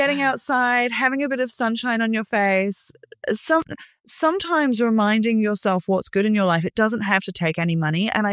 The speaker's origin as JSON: {"language": "English", "country": "New Zealand", "said": "I'm too New Zealander for that anyway."}